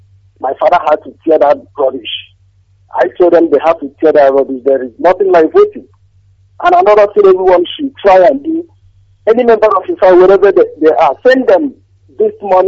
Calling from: United Arab Emirates; I'm calling from UAE.

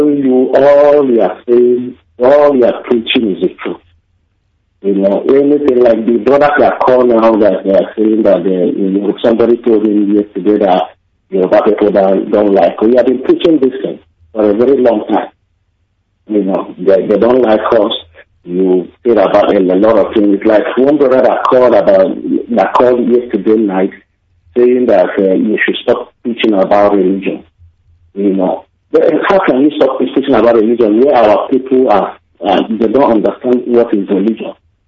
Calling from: Stockholm, Stockholm County, Sweden; I'm calling from Stockholm.

